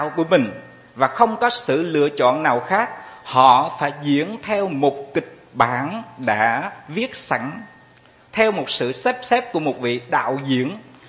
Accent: Bình Định, Vietnam; Chúng tôi người Bình Định xứ nẩu khô lắm, xứ nẩu chỉ có củ mì với khoai lang, không có gì hết.

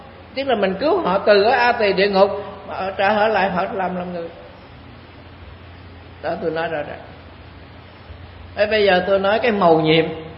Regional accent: Rạch Kiến, Long An, Vietnam; Thì quê tôi ở Rạch Đào, Rạch Kiến gần đây mà.

